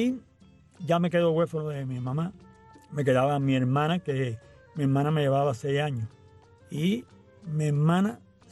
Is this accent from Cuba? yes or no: yes; San Antonio de los Baños, Artemisa, Cuba; born there; Nací en San Antonio de los Baños.